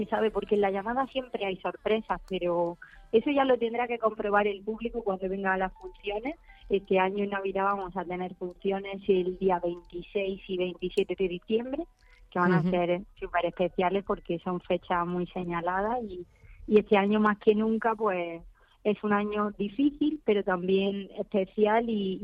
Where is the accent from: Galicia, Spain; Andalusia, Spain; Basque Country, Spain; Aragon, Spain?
Andalusia, Spain; now in Madrid, Spain; Yo como soy andaluza y vivo en Madrid, pues tengo mi corazón dividido porque bueno, tengo familia en Andalucía